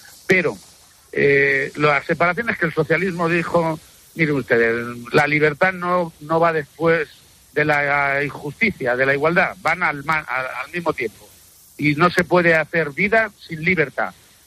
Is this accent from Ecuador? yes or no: no; Consuegra, Castilla-La Mancha, Spain; Pero desde mi tierra, yo estoy hablándole ahora mismo desde los Molinos de Consuegra, que es una estampa preciosa del centro de España